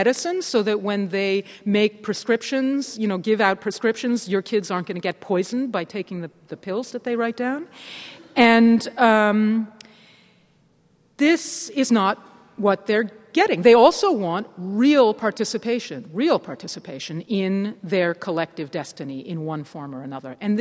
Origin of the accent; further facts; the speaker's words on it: United States; Believe it or not, as an American, I'm actually safer in Afghanistan than a lot of Afghans are.